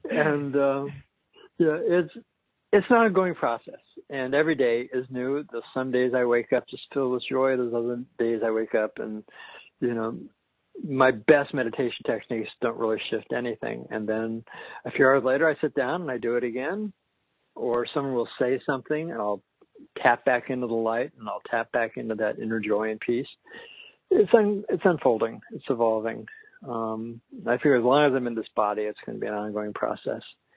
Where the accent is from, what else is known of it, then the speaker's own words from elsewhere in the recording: Denver, Colorado, United States; I was raised in Denver as a Reformed Jew